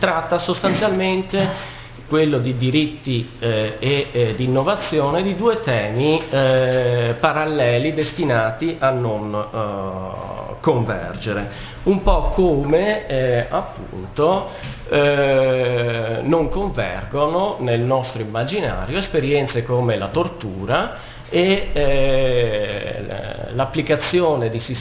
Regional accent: Venice, Veneto, Italy; devo dire che sono anche contento da diciamo veneziano acquisito, perché sono cresciuto qua a Venezia, e di essere tornato a casa

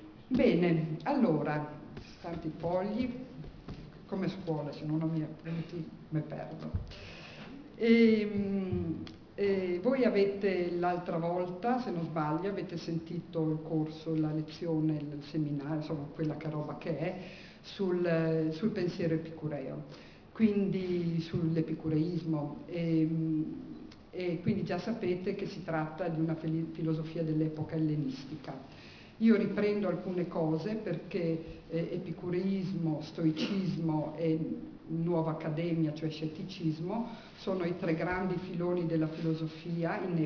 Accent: Germany; Io sono tedesca, tedesca, e attacco alle 6 in punto

